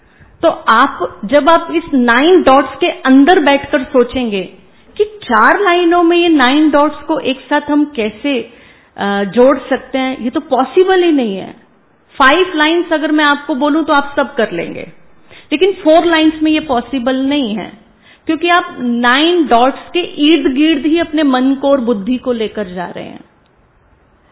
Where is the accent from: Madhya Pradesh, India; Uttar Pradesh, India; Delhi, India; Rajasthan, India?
Delhi, India; हम दिल्ली से हैं